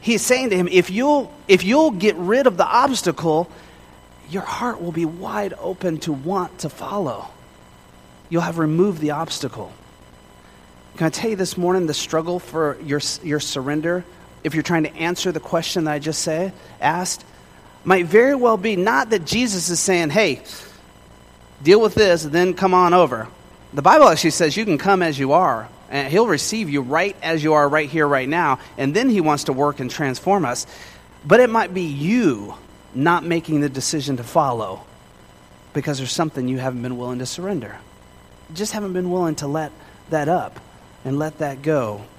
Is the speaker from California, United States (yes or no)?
yes; Moreno Valley, California, United States; Where I grew up in Moreno Valley, California, we had a foyer.